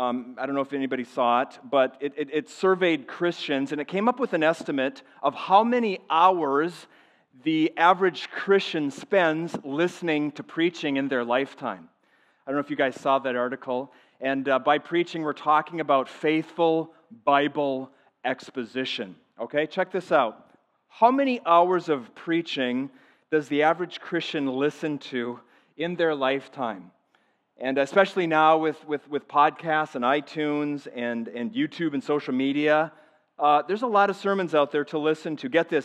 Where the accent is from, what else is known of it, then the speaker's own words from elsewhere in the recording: Upper Midwest, United States; I grew up in the Midwest, upper Midwest, as a matter of fact